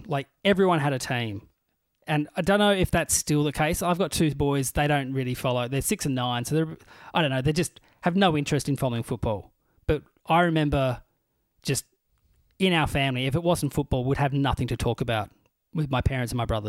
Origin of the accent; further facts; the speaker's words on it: Burnie, Tasmania, Australia; ended up coaching my hometown team, the Burnie Dockers.